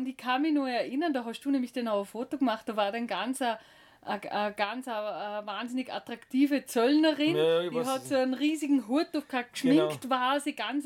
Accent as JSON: {"language": "German", "region": "Salzburg", "country": "Austria", "lives_now": "Vorarlberg, Austria", "said": "sind los von Vorarlberg als erstes einmal nach Salzburg zu meinen Eltern, von dort, wo ich herkomme."}